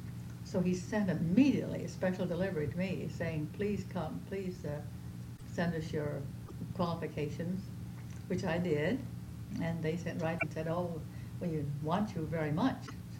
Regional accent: Victor, New York, United States; born there; No, I was born in Victor, New York. Victor, New York.

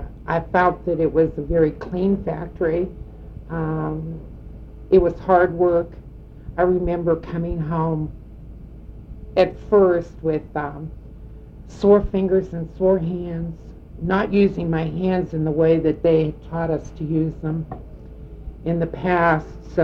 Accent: Warren, Ohio, United States; born there; I was born in Warren, Ohio on May 10th, 1947.

